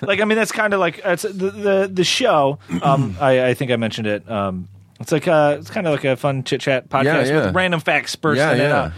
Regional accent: Midwest, United States; I mean, I'm from the Midwest, and we'll get to where you're from in a minute.

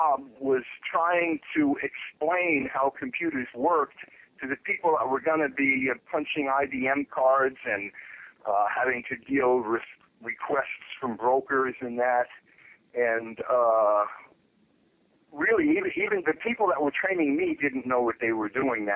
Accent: Brooklyn, New York, United States; Okay, well, I was born and raised in Greenpoint, Brooklyn, which is right across the river from lower Manhattan

